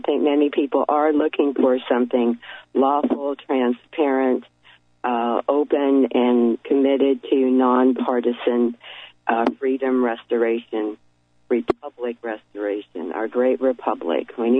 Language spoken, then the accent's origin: English; California, United States; When I myself personally picked up in California, I'm from California